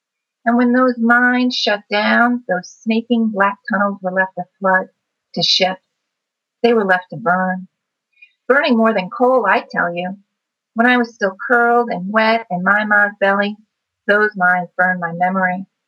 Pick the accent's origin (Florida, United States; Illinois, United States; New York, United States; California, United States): New York, United States; Queens; Now, I grew up in Queens, but my grandfather lived in northeastern Pennsylvania